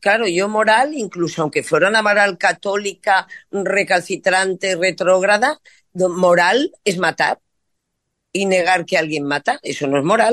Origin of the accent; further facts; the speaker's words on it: Spain; soy católica porque soy española y soy bautizada